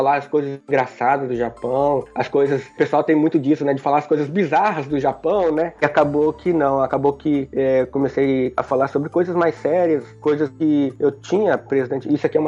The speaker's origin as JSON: {"language": "Portuguese", "country": "Brazil", "said": "A gente, que eu digo, brasileiro, porque eu sou brasileiro também."}